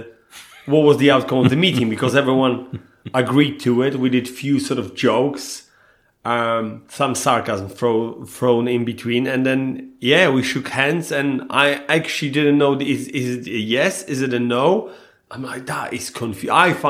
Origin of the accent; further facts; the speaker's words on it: Poland; So I'm from Poland, right?